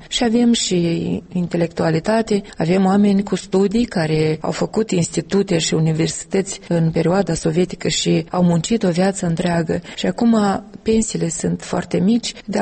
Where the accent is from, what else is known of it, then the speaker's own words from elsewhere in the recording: Soroca District, Moldova; 1 Soroca, satul încet, încet, mi-e trist să zic că moare, că se stinge